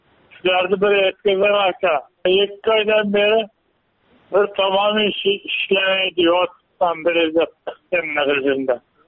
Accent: Kokand, Fergana Region, Uzbekistan; Men Qo'qondan. Qo'qondan

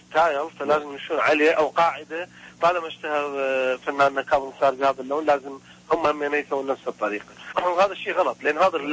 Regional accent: Iraq; إحنا عراقيين، أنا حقيقة أكو قومية عندنا بالعراق

